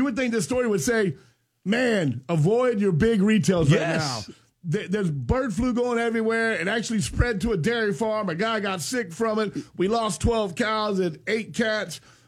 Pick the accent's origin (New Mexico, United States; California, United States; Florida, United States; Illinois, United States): Florida, United States; Pahokee; Well, I grew up in Pahokee.